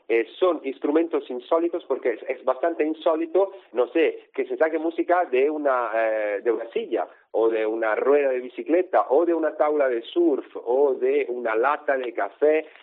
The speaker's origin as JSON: {"language": "Spanish", "country": "Italy", "moved": "yes", "lives_now": "Barcelona, Spain", "said": "el grupo nace en Barcelona hace 3 años, cuando yo llegué en Barcelona desde Italia."}